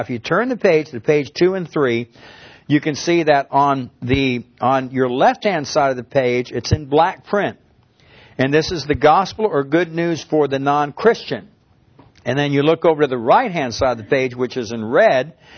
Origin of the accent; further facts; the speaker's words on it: Tulsa, Oklahoma, United States; hi, I'm a pastor from Tulsa.